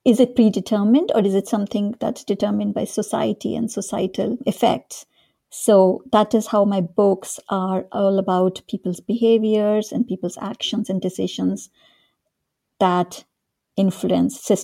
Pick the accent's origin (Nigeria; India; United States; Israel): India; North India; also born or lived in Dehradun; I grew up in India. I was born in this small town called Dehradun, which is in the foothills of the Himalayas in the north of India. That's where my father's family lived. But we moved away quite soon with my father's job